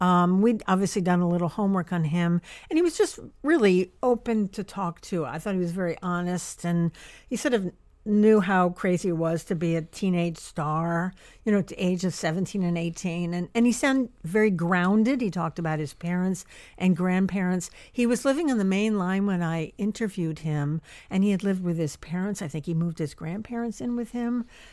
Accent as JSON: {"language": "English", "region": "Delaware", "country": "United States", "tie": "born or raised there", "said": "I was growing up in Delaware."}